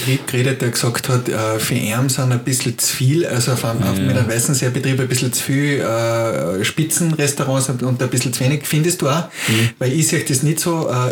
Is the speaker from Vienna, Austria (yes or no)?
no; Styria, Austria; born there; wir sind ja alle Herzer, gebürtiger Steirer, haben wir eigentlich in der Steiermark schon gekannt